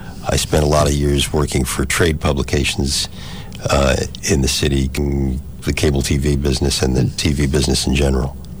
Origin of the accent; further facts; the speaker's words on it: Garden City, New York, United States; Yeah, I grew up in Garden City.